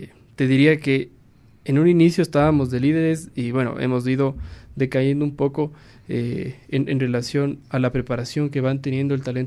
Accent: Ecuador; como somos ecuatorianos, típicos los ecuatorianos

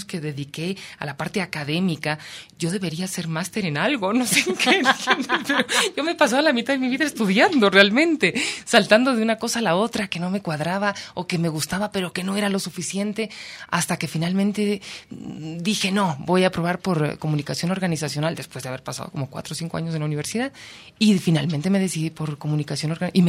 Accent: Spain; now in Ecuador; Yo, claro, hablaba así españolísima, porque acababa de llegar de España, pues tenía 6 meses aquí en Ecuador.

